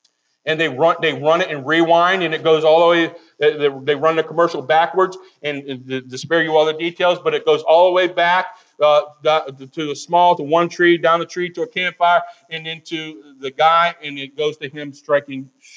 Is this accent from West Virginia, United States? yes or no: yes; West Virginia, United States; But anyways, I'm from West Virginia. You're from PA.